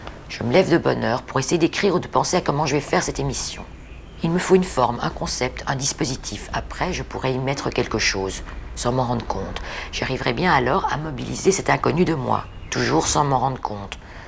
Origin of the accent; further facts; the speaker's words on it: Brussels, Belgium; born there; Je suis née à Bruxelles.